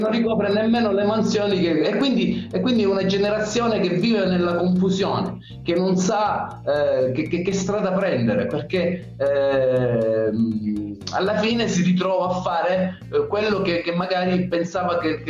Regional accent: Barcellona Pozzo di Gotto, Sicily, Italy; sono stati gli spagnoli a chiamare questa, il mio paese Barcellona, come Barcellona di Spagna, perché appunto era colonizzata dagli spagnoli

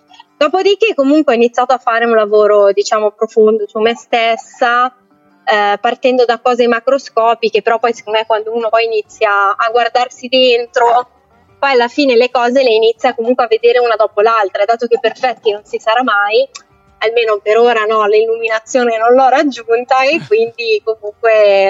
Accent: Milan, Lombardy, Italy; io vengo da Milano

